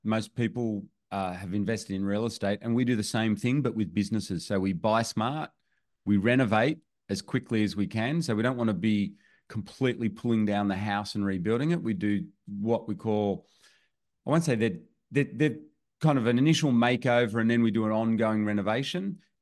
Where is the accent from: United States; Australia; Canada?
Australia; all of a sudden we live in Australia, as you can maybe tell from my accent.